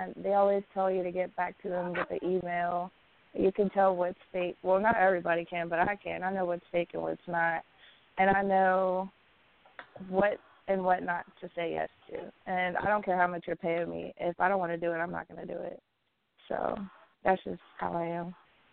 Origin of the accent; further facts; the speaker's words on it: Virginia, United States; I'm 22. I'm from Virginia. Born and raised.